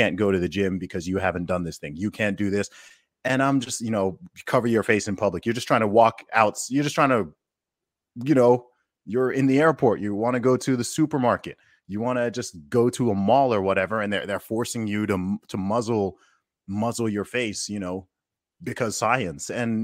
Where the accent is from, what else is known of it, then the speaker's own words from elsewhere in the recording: Saudi Arabia; when I grew up in Saudi, they had if you went to a restaurant, even a McDonald's, KFC, anything, they have two sections, right?